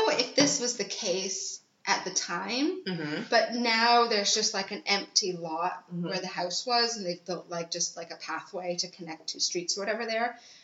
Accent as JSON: {"language": "English", "town": "Cheltenham", "region": "South West England", "country": "United Kingdom", "tie": "born there", "said": "I was born in Cheltenham."}